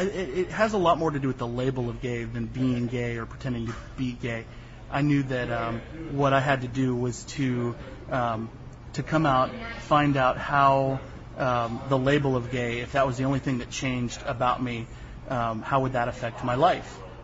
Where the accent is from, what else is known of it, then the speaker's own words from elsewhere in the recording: Nashville, Tennessee, United States; I was raised in the Independent Baptist Church movement in Nashville, Tennessee. I was raised very, very conservative.